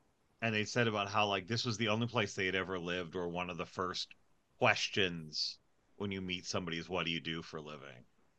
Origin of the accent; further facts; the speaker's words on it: New Jersey, United States; And I didn't grow up here. I grew up in New Jersey, but grandma's house was in Johnstown.